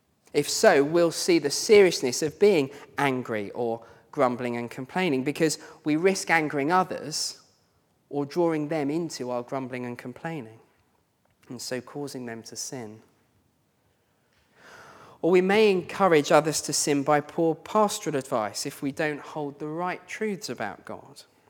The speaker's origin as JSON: {"language": "English", "country": "United Kingdom", "said": "Well, I know we're British, but we're just going to have to get over that."}